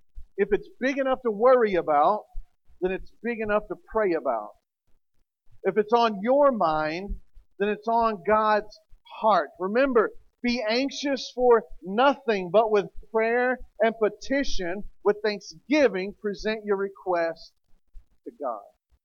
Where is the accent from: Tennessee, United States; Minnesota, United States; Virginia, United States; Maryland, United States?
Tennessee, United States; I'm from Tennessee. That doesn't work. So it's got to be simple. I pray in my southern.